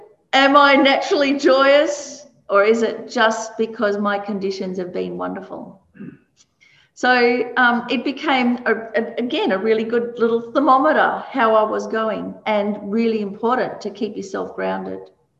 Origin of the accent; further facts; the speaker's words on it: Melbourne, Victoria, Australia; now in Brisbane, Australia; So when I first moved to Brisbane from Melbourne, I grew up in Melbourne, cold, cold, cold. Moved to Brisbane my first summer.